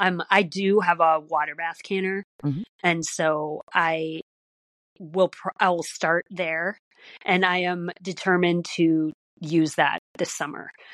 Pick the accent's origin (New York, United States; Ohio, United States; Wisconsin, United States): Wisconsin, United States; So I am originally from Wisconsin.